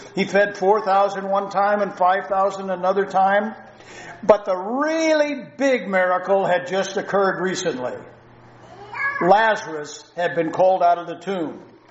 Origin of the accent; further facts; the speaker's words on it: California, United States; also born or lived in Midwest; Growing up in Northern California, well, let me tell you a story about my dad first.